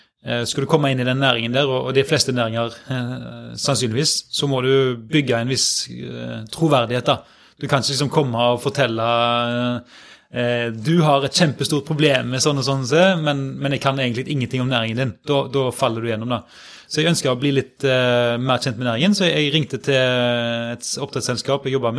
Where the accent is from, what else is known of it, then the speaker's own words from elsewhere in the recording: Karmøy, Rogaland, Norway; moved away as an adult; now in Trondheim, Norway; Jeg kommer nå fra Karmøy, det alltid kjekt å få med I begynnelsen, men har jo etter hvert levt, ja, hvor mange år ble det? Jeg var 13 I Trondheim